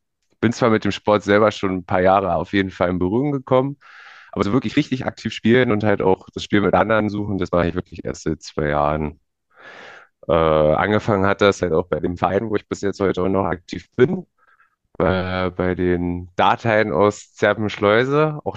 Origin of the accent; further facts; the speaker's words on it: Eberswalde, Brandenburg, Germany; Ich bin 27 Jahre und ich komme aus Finusch. Das ist ein Stadtteil in Eberswalde, Nähe Berlin. Also in dem Landkreis Barnim